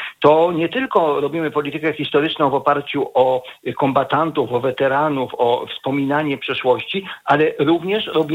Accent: Kraków, Lesser Poland, Poland; Ale ja jestem pełen uznania i mówię to bardzo wyraźnie jako krakowianin

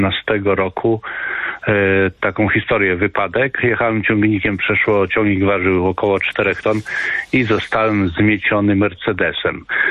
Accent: Podlaskie Voivodeship, Poland; pochodzę z Podlasia

